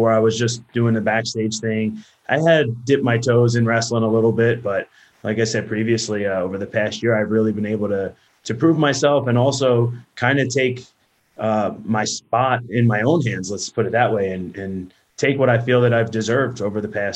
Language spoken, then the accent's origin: English; New Jersey, United States; I'm Italian from New Jersey.